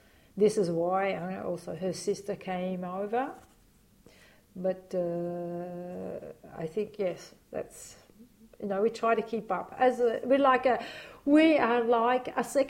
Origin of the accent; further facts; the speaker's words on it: Australia; I'm Aussie. I don't care.